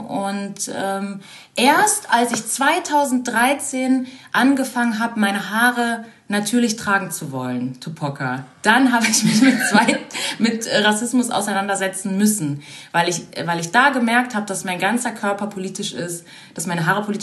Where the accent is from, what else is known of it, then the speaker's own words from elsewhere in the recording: Germany; also born or lived in Brazil; Also ich bin ja in Brasilien geboren und als ich 3 Jahre alt war, hat meine Mutter meinen Stiefvater kennengelernt. … Und dann sind wir nach Deutschland.